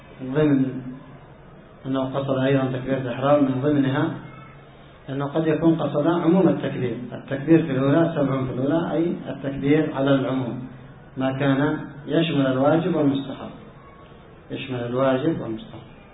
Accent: Yemen; أما عندنا في اليمن فالشافعي مذهب الشافعي

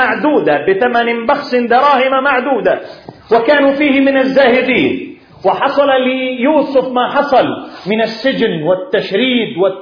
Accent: Yemen; عندنا في اليمن كانت المسألة حزبية، صراع حزبي بين حزب وحزب.

